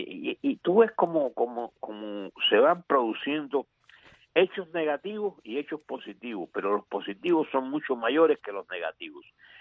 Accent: Cuba; moved away as an adult; now in United States; yo soy cubano, salí de Cuba a los 28 años.

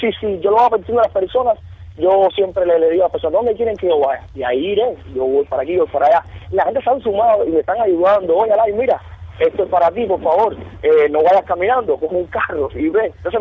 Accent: Cuba; Como todo cubano, me levanto tempranito y salgo para la calle a buscarme el peso del día a día

